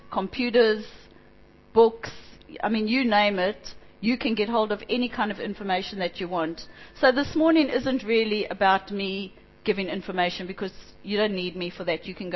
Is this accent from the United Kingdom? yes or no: no; Hong Kong; I'm from Hong Kong